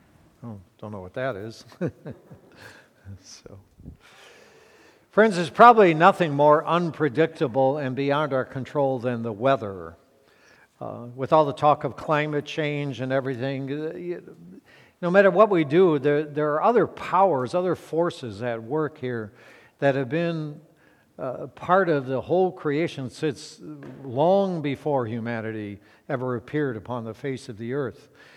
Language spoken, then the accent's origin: English; Midwest, United States; now in Oregon, United States; Growing up in the Midwest, those of you who maybe grew up in the Midwest and migrated out here